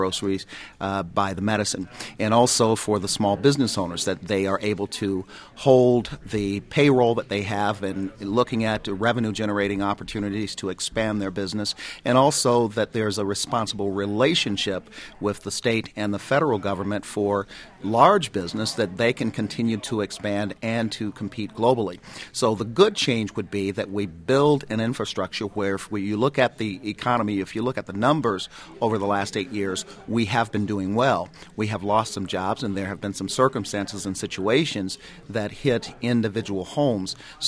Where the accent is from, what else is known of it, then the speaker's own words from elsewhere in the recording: Detroit, Michigan, United States; now in Minnesota, United States; I was raised in Detroit. Actually, I remember living through the riots in 67 in Detroit